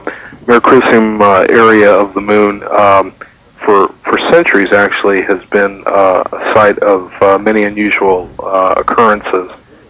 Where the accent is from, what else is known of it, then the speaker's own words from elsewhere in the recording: United States; I believe, like many people my age, the events of the Apollo missions crystallized what growing up in America was like in the 60s.